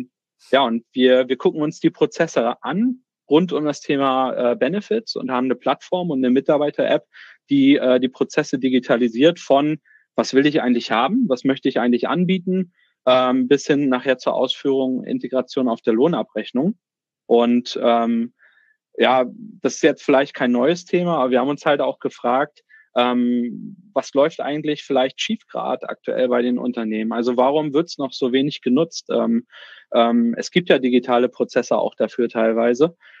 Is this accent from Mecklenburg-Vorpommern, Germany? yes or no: yes; Neubrandenburg, Mecklenburg-Vorpommern, Germany; born there; also born or lived in Berlin; Gründer und Geschäftsführer von Pextra. Gebürtig aus Mecklenburg-Vorpommern, Neubrandenburg, um genauer zu sein, also kein gebürtiger Rostocker. Ich habe so einen kleinen Schlenkerle von 10 Jahren nach Berlin gemacht, also fürs Studium damals hingezogen